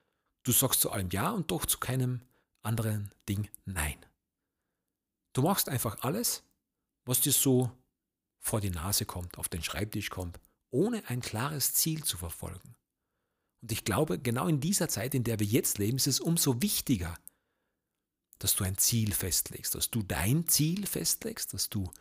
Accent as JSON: {"language": "German", "region": "southern Austria", "country": "Austria", "said": "da gibt es bei uns im Süden in Österreich eine Tradition"}